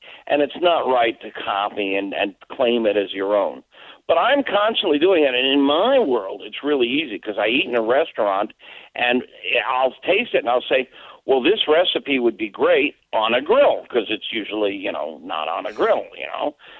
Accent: the South, United States; I was raised mostly in the South. My family is Jewish.

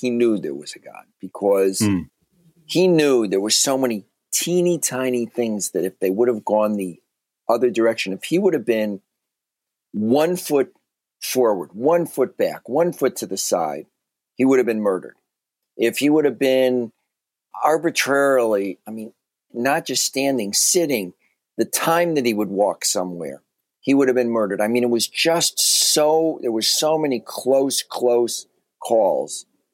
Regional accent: Chicago, Illinois, United States; because I grew up in Chicago, the son of a Holocaust survivor.

